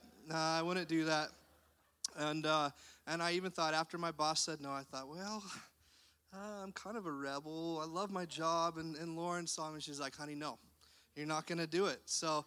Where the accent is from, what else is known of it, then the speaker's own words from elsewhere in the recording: Oregon, United States; now in Fort Worth, United States; We're originally from Oregon. We've been in Texas for the last, almost 3 years now? 3 years? Yeah. We got to pastor up in Fort Worth